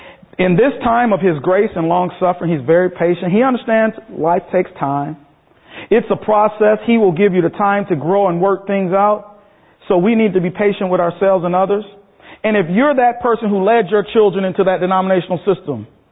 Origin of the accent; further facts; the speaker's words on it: Minnesota, United States; My wife and I come from Minnesota